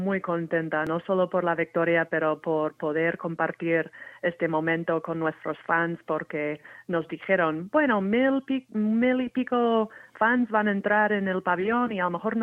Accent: Minnesota, United States; Spanish is a second language; moved away as an adult; now in Spain; Pues yo soy de Minnesota

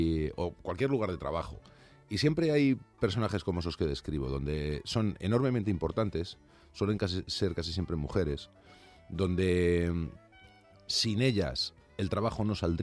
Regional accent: Madrid, Community of Madrid, Spain; yo soy madrileño.

